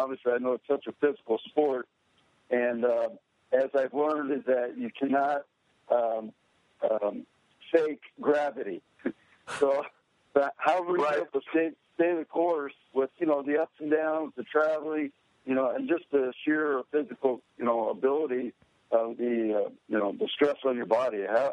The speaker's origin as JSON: {"language": "English", "region": "North Carolina", "country": "United States", "tie": "born or raised there", "said": "First of all, I grew up in North Carolina, which is a hotbed for professional wrestling back in the 80s."}